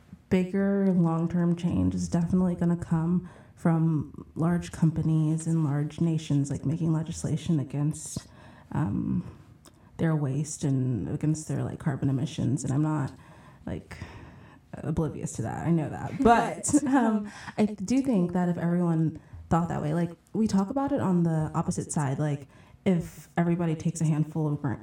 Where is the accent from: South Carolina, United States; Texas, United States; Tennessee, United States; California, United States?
Texas, United States; Dallas; Like I'm from Texas, I'm from Dallas.